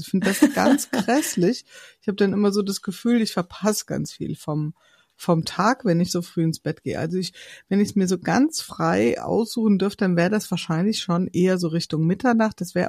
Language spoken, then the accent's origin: German; Hesse, Germany; Ich komme ja aus dem Hintertaunus, aus einem kleinen Dorf